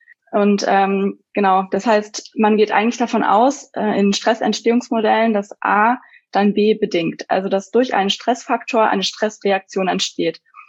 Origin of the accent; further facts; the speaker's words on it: North Rhine-Westphalia, Germany; moved away as an adult; now in Vienna, Austria; bin 28 Jahre alt. Ich komme eigentlich aus dem Düsseldorfer Raum, lebe aber im Moment in Wien, weil ich da an der Uni arbeite